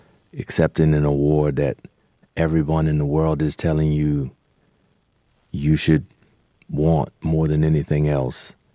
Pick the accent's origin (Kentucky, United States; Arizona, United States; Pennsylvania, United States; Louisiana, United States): Louisiana, United States; New Orleans; born or raised there